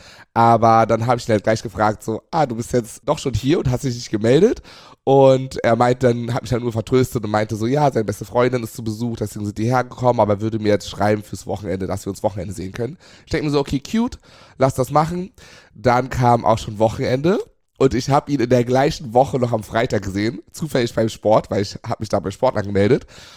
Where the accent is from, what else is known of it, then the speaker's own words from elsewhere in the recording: Berlin, Germany; born there; bin gebürtiger Berliner auf jeden Fall. Würde reinschreiben, bin deutsch. Aber Wurzeln kommen bei mir aus Ghana und Mosambik.